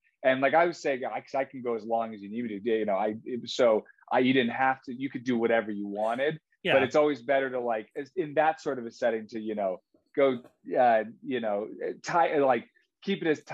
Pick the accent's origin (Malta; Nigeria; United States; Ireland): United States; California; And I'm from the Bay Area.